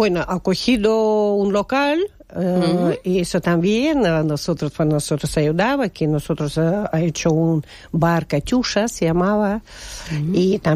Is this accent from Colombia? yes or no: no; Kazakhstan; Spanish is a second language; moved away as an adult; also born or lived in Tolyatti, Russia; now in Spain; Bueno, soy de Kazajstán, he nacido en Kazajstán y viví 25 años en Kazajstán. Luego he cambiado de sitio y viví en ciudad se llama Toliati